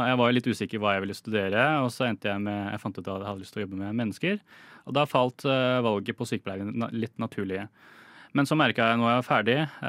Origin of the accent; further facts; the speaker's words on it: Oslo, Norway; born there; Jeg er norsk-kineser. Foreldrene mine kommer fra Kina. Jeg er født her i Oslo.